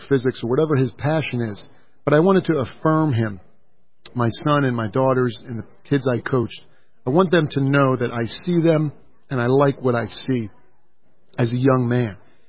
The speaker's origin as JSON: {"language": "English", "region": "North Carolina", "country": "United States", "said": "I actually was wearing a Carolina Panthers hat because I'm from North Carolina and I've been there 35 years."}